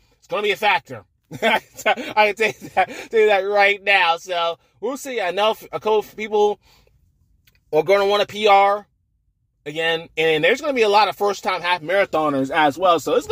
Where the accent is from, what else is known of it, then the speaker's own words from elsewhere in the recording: Manhattan, Kansas, United States; we're from Manhattan, Kansas, right?